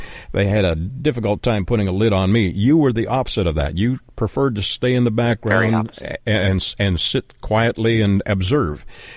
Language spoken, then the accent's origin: English; Canada; I'm from Canada, and Canadians are generally considered reserved.